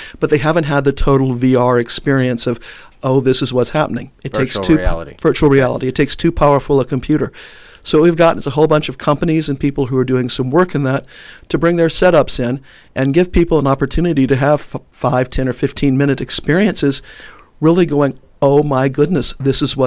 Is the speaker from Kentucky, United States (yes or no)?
yes; Louisville, Kentucky, United States; As I said before, I grew up in Louisville.